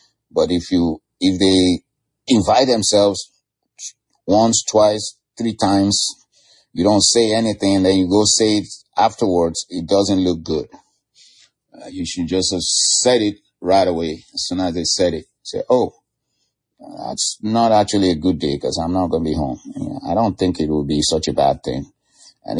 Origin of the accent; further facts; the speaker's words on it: Nigeria; I know that we who are Nigerian parents, I'm a Nigerian parent, you know, but I have grown kids